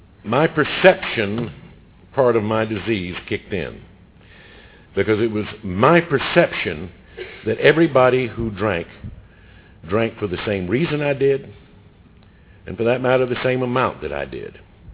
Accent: Georgia, United States; some friends invited me to go from my little town that I grew up in North Georgia into South Carolina.

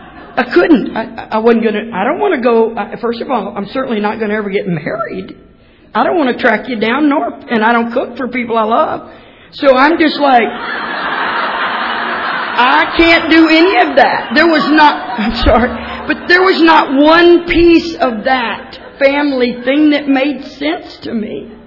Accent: Texas, United States; You know, I know it's hard to tell, but I'm from Texas.

